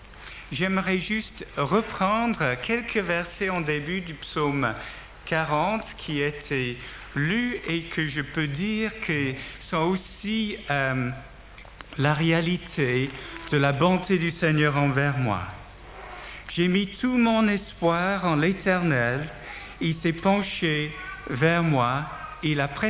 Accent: North West England, United Kingdom; born there; French is a second language; je suis né près de Liverpool en Angleterre dans les années 50.

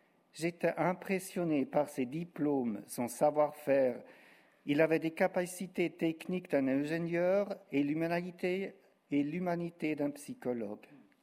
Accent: German-speaking Switzerland, Switzerland; French is a second language; moved away; En novembre 1991, j'ai quitté la Suisse allemande pour un stage linguistique en Suisse romande.

